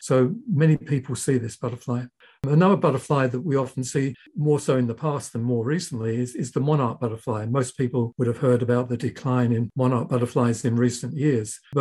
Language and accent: English; England, United Kingdom; born there; I was born in England, as you can tell by my accent.